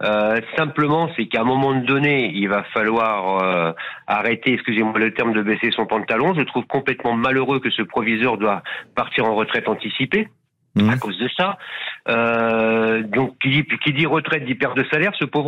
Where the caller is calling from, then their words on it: Mandelieu-la-Napoule, Provence-Alpes-Côte d'Azur, France; de Mandelieu.